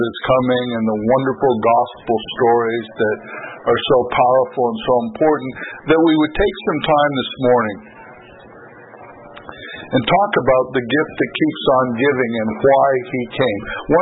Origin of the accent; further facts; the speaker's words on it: Texas, United States; Even though I'm a refugee from Texas, I will tell you, do not mess with Texas.